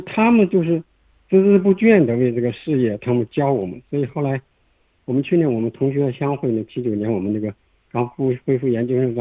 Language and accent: Chinese; China; now in Australia; 我们中国人的老一代都是这样